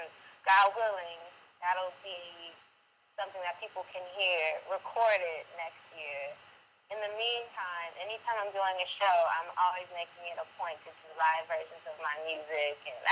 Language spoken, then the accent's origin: English; Inglewood, California, United States; I mean, I'm from the West Coast. I'm from Inglewood.